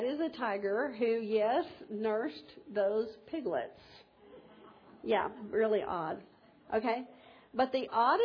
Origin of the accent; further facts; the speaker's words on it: Texas, United States; He's from Zambia. I'm from Texas.